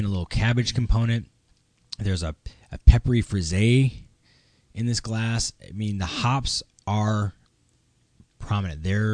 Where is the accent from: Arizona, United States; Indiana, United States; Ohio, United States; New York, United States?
Indiana, United States; I grew up in Indiana.